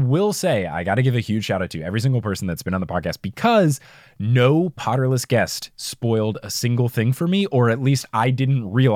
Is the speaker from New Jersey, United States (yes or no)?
yes; New Jersey, United States; accent: New Jersey; I think it was the same night where you asked about my New Jersey accent and I showed you that YouTube video of mine where it had me when I was like nine